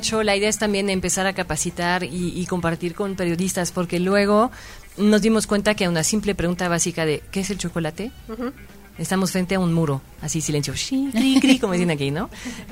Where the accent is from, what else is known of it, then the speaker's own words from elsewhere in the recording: Belgium; Spanish is a second language; De Bélgica. De Bélgica.